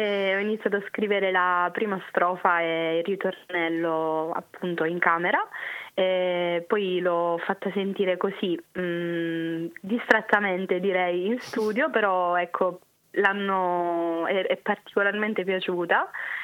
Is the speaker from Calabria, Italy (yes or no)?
yes; Santa Maria del Cedro, Calabria, Italy; now in Milan, Italy; Sono Santa Maria del Cedro, si chiama il mio paesino.